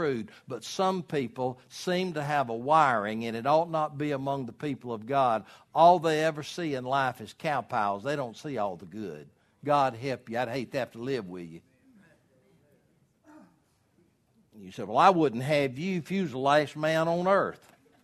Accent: Hartwell, Georgia, United States; between my hometown of Hartwell and Elberton

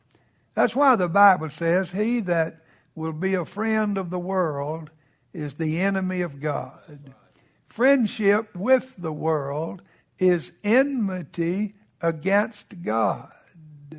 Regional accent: the South, United States; I'm glad I grew up in the South.

